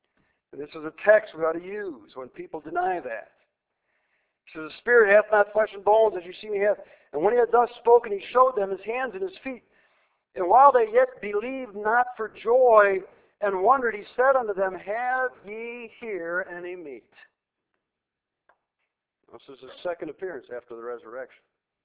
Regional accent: Buffalo, New York, United States; I remember so many times growing up in the City Mission in Buffalo and the Grace and Hope Mission in Buffalo, the little bitty ladies that ran that thing, they were just such women of God.

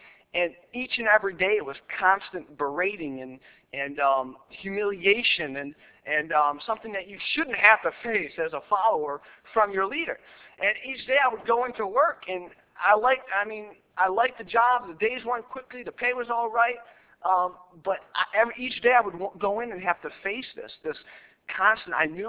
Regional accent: Buffalo, New York, United States; born there; also born or lived in Syracuse / Rochester; I was born in Buffalo. I lived in Syracuse for 5 or 6 years, then outside of Rochester for another 3 or 4 years.

